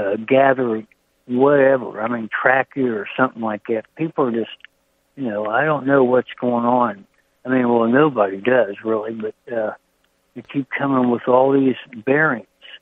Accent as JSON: {"language": "English", "town": "Columbus", "region": "Ohio", "country": "United States", "said": "I'm originally from Columbus, Ohio, but I've been living here."}